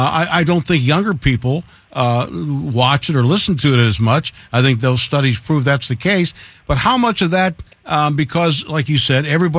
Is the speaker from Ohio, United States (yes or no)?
yes; Cleveland, Ohio, United States; Yeah, except I grew up in Cleveland, so it wasn't easy.